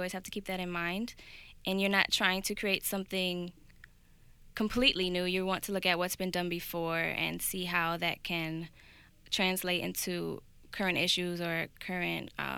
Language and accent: English; Detroit, Michigan, United States; So there's so much to do in Detroit. There's so much history. I mean, Motown, you have the automobile industry. But I grew up with my mom and my five siblings